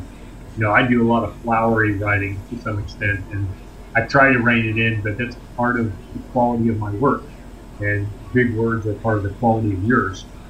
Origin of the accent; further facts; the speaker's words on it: United States; I'm American.